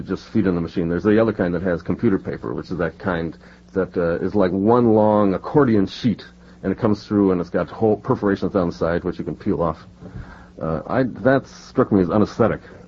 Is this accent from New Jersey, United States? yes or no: no; Milwaukee, Wisconsin, United States; I grew up in Milwaukee, Wisconsin, and I went to a boys' school there